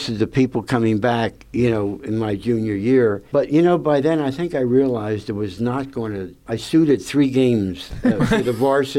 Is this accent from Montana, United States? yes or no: no; Mount Ephraim, New Jersey, United States; also born or lived in Philadelphia, United States; I was born in Philadelphia, lived there for the first 8 years of my life, attended first and second grade in Philadelphia Public Schools, third through eighth in Mount Ephraim Public Schools, and then high school at Audubon High School in Audubon, New Jersey.